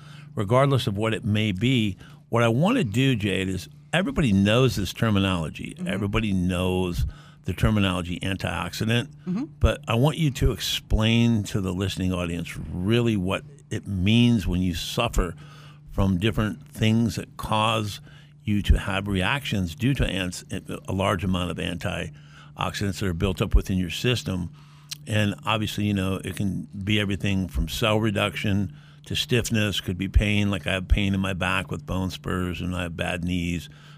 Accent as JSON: {"language": "English", "region": "California", "country": "United States", "tie": "born or raised there", "said": "It has the second largest boomer population next to my home state of California."}